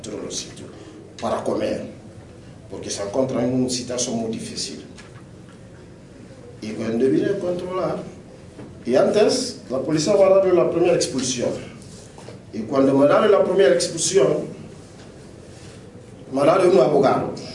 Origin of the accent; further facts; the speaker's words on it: Guinea; Spanish is a second language; cuando le he presentado a la gente que soy de Guinea Conakry